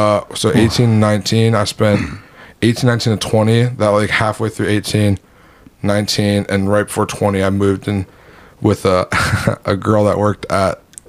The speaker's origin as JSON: {"language": "English", "country": "United States", "said": "No, I'm American."}